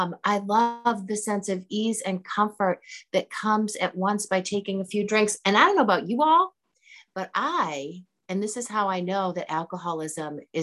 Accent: Winchester, Massachusetts, United States; I'm from Boston. I got sober, actually. I went to a lot of meetings in the Back Bay. I was going to Emerson when I got sober. But I grew up in Winchester

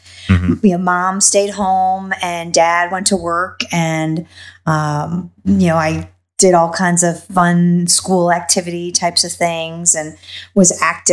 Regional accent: Illinois, United States; growing up in the Chicago suburbs was idyllic. I mean, I couldn't ask for a better childhood.

